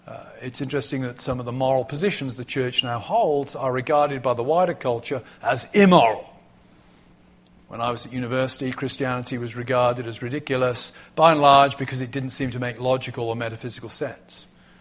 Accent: United Kingdom; now in United States; I think one of the advantages of coming from Britain to the States is I was converted in the mid-1980s in England.

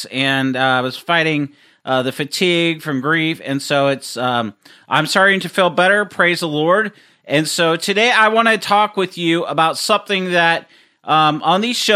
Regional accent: Seattle, Washington, United States; I grew up in Seattle, which is strongly pro-choice.

